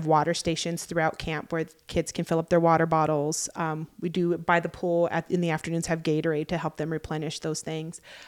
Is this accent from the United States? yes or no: yes; Hawaii, United States; growing up in Hawaii, there wasn't summer camps